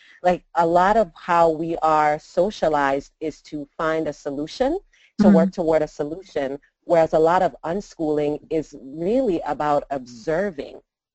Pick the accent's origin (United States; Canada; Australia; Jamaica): Jamaica; Jamaicans have, you know, this idea of what is proper and what is right and what is good. And so we're very heavily influenced by traditional British culture